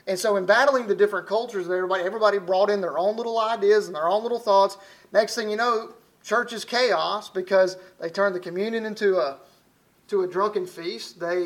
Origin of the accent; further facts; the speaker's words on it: Alabama, United States; accent: southern; If you're focused on the way I talk from Alabama and my southern accent, I know y'all southern here in Arkansas, I'm in good company.